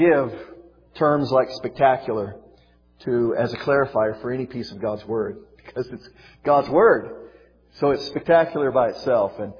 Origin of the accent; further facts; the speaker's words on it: Colorado, United States; I grew up in Colorado. My father was a pastor in a western part of the state in small communities. And then later, my parents moved to Riverton, Wyoming.